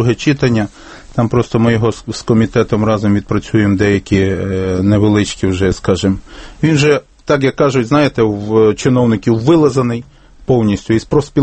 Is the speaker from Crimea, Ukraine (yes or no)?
no; Lviv Oblast, Ukraine; Я сам родом з Львівської області